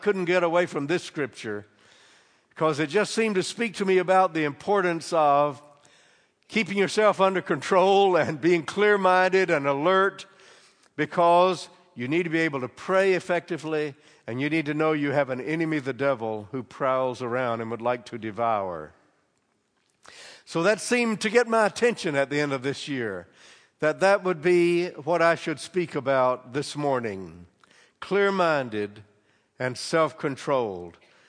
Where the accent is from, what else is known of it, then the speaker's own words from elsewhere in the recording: North Carolina, United States; we were going back towards North Carolina, my home state.